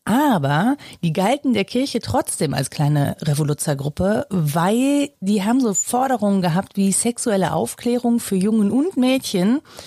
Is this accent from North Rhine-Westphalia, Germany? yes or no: yes; Mönchengladbach, North Rhine-Westphalia, Germany; wir kommen aus Mönchengladbach. Also es gibt einen … in Mönchengladbach und einen in Viersen.